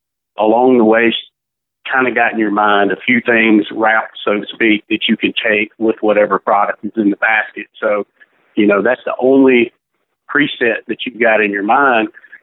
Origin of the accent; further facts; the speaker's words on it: Mississippi, United States; I'm from the Mississippi Delta. We don't have vegan lobster in the Mississippi Delta, you know.